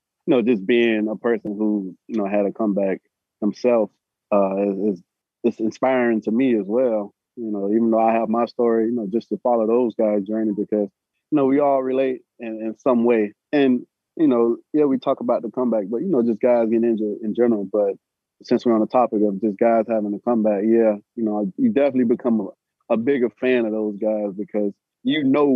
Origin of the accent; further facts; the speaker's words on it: Florida, United States; I was always just like, man, I'm from South Florida.